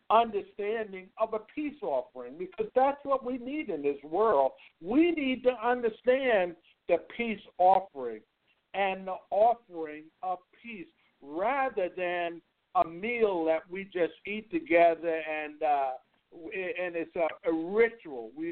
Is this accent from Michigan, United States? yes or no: no; New York, United States; You know, growing up in New York, Joyce, I had the blessing of having Jewish friends early on in my life